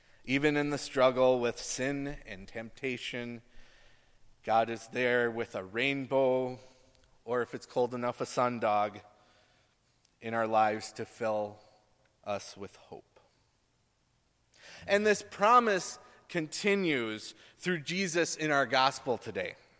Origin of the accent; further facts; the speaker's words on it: the Dakotas, United States; And that's as far as I knew about sun dogs growing up in the Dakotas.